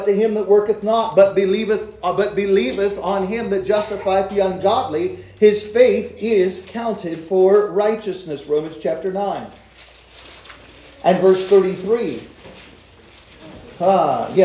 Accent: Pennsylvania, United States; accent: Southern Pennsylvania; You can obviously tell that I don't have the right accent. Okay. I speak like I'm from Southern Pennsylvania.

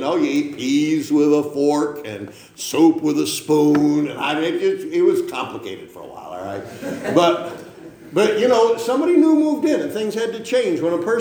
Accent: Ellicottville, New York, United States; born there; also born or lived in Salamanca; I was born over in Ellicottville. And I was born in Salamaica.

